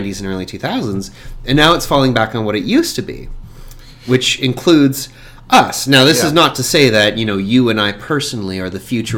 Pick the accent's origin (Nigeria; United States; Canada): Canada; Hamilton, Ontario; I grew up in Hamilton, and if you don't know Southern Ontario well, and I'm pretty sure most of our listeners don't, Hamilton is sort of like the Queens of Toronto.